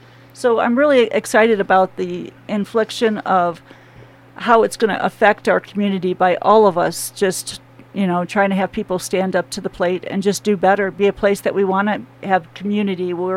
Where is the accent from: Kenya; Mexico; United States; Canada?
United States; Chicago, Illinois; now in Trinidad, United States; My background here in Trinidad, I'm originally from Chicago, came here